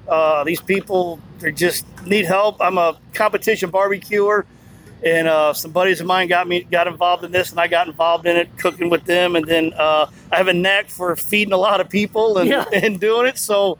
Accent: Cahokia, Illinois, United States; Cahokia, Illinois, which is about 3 miles from St. Louis, Missouri.

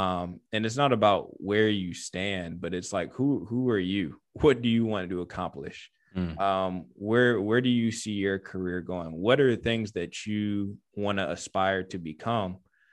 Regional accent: Louisiana, United States; born there; also born or lived in Illinois / Michigan; now in North Carolina, United States; like I was born in Louisiana, been in Illinois, been in Michigan, now North Carolina

